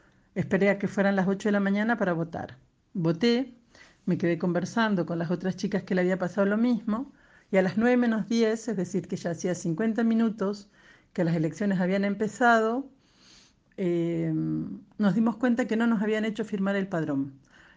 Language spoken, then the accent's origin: Spanish; Argentina; moved away as an adult; now in Paris, France; argentina, vivo en París desde hace 30 años.